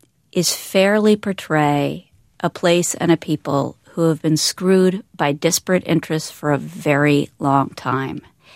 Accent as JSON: {"language": "English", "town": "Philadelphia", "region": "Pennsylvania", "country": "United States", "lives_now": "New York City, United States", "said": "I live in New York City, but I'm from Philadelphia."}